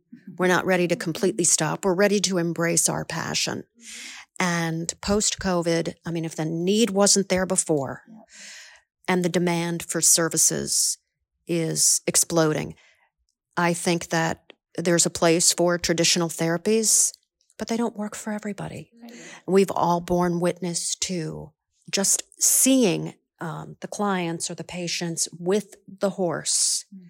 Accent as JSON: {"language": "English", "town": "Phoenix", "region": "Arizona", "country": "United States", "said": "I'm from Phoenix, Arizona."}